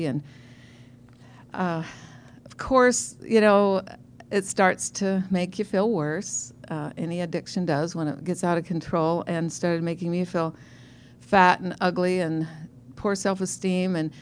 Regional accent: Utah, United States; from Utah.

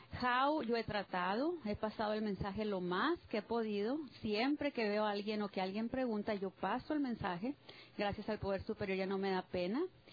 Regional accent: Chihuahua, Mexico; now in United States; Soy de la Sierra de Chihuahua, donde nieva hasta el 5 de mayo a veces, o sea, muy frío.

